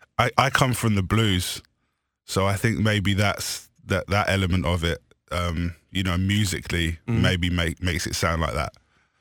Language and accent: English; Brighton, South East England, United Kingdom; I'm from Brighton in the UK.